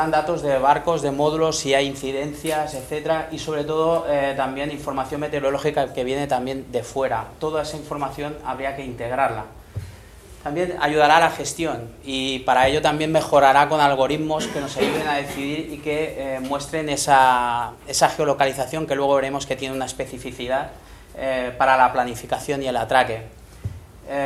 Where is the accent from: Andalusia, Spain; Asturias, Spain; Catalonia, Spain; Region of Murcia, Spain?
Catalonia, Spain; Barcelona; incluso para los que somos de Barcelona